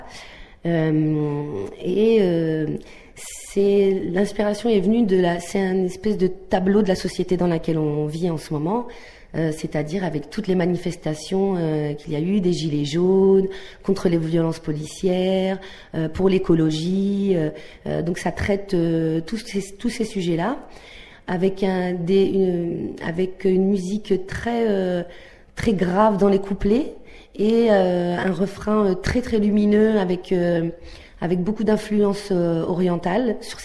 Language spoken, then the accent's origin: French; Nouvelle-Aquitaine, France; born there; Je suis née en Charente.